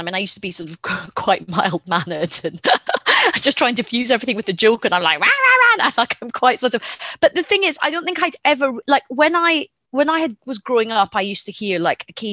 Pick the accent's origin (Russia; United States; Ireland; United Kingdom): United Kingdom; Glasgow, Scotland; You know, I'm a Glaswegian, I'm pretty feisty, I can handle myself.